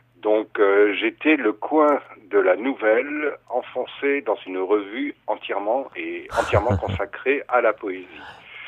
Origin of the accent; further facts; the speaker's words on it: Forbach, Grand Est, France; je suis né à Forbach. Forbach est une ville frontière avec l'Allemagne et ma famille est d'ailleurs franco-allemande. Mon père est allemand, ma mère est française